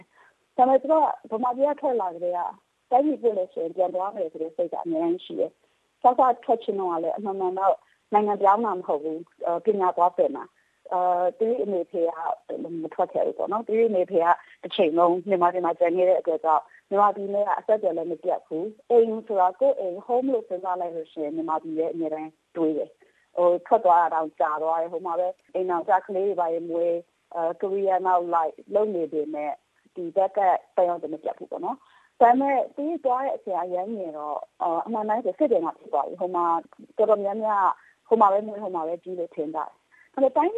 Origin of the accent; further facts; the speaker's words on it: Yangon, Yangon Region, Myanmar; also born or lived in United States / England; ကျွန်မရန်ကုန်မှာမွေးရန်ကုန်မှာကြီးပြီးတော့